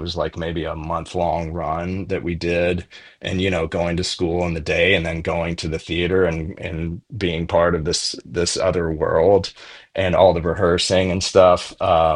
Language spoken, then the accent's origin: English; Memphis, Tennessee, United States; so like growing up in Memphis in the 70s and into the 80s, there was a lot of live music still around at that time.